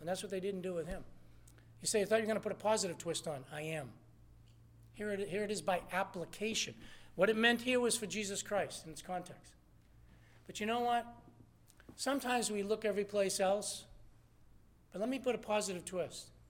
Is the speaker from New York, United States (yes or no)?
no; Lawrence, Massachusetts, United States; I grew up in the Greater Lawrence area.